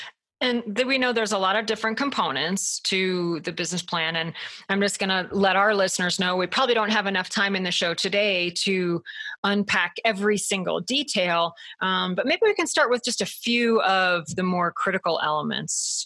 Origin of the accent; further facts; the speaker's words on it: Salida, Colorado, United States; He's also a local licensed real estate broker here in my hometown of Salida, Colorado.